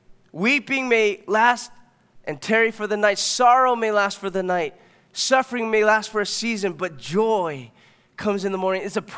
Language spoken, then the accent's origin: English; Torrance, California, United States; I had a childhood friend who we grew up together here in Torrance